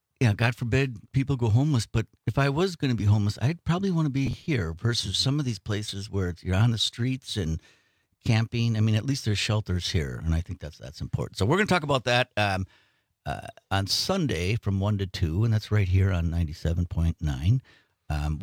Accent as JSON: {"language": "English", "town": "Green Bay", "region": "Wisconsin", "country": "United States", "said": "And then we're season ticket, because I'm from Green Bay, I call it season ticket holders"}